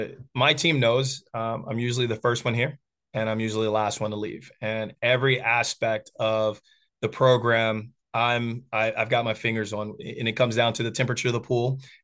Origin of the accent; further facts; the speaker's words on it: North Carolina, United States; You know, I grew up in North Carolina, swam club, swam high school.